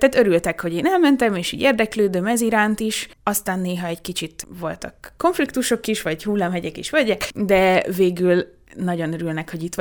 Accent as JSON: {"language": "Hungarian", "town": "Kisújszállás", "region": "Jász-Nagykun-Szolnok", "country": "Hungary", "tie": "born or raised there", "said": "Kisújszálláson, az én szülővárosomban, otthonomban"}